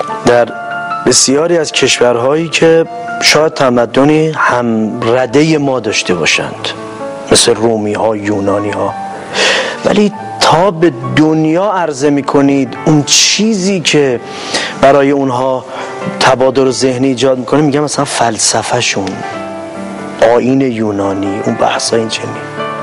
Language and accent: Persian; Iran; ما چون ایرانی هستیم